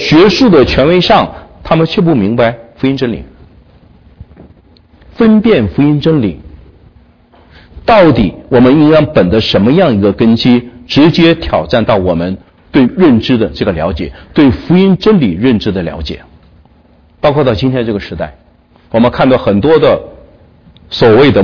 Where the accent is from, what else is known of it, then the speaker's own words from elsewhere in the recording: Jiamusi, Heilongjiang, China; 那我的老家，我一说很多人不知道，我的老家叫佳木斯。